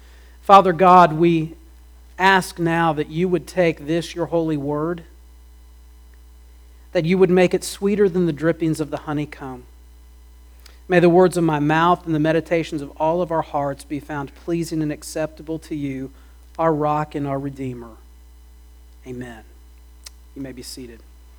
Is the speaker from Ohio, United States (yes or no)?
yes; Ohio, United States; Growing up in Ohio, tornadoes were not uncommon